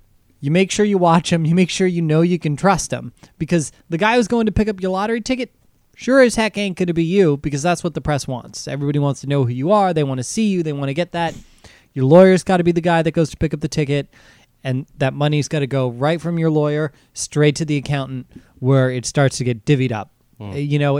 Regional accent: Cranford, New Jersey, United States; I'd buy myself a nice house, probably around where I grew up in Cranford.

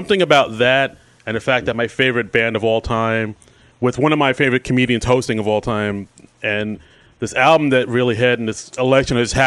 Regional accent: Queens, New York, United States; because they're from Queens, I'm from Queens. They actually grew up at, like, the town over from where I grew up.

